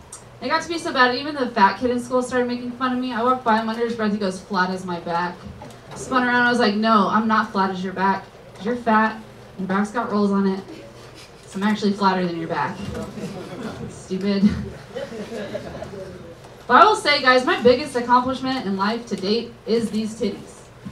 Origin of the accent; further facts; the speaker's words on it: Jacksonville, Florida, United States; I'm from Jacksonville, Florida.